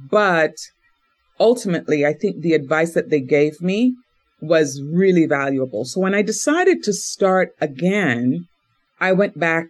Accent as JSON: {"language": "English", "country": "Jamaica", "tie": "born or raised there", "moved": "yes", "lives_now": "United States", "said": "I'm actually an American transplant. I'm from Jamaica. And I grew up in, you know, kind of the rural Jamaican setting. Came to America"}